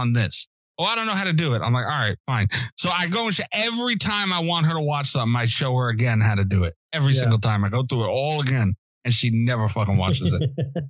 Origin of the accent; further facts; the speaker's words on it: Brooklyn, New York, United States; I'm some guy from fucking Brooklyn who just happens to be Italian.